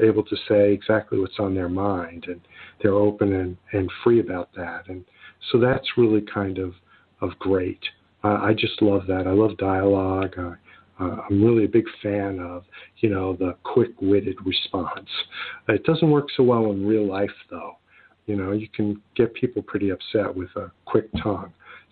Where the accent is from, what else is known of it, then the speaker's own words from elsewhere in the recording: New York City, New York, United States; I grew up in New York City, and, you know, New York City has a certain edge to it. And I was raised in an apartment complex with 8 floors and 22 apartments on each floor.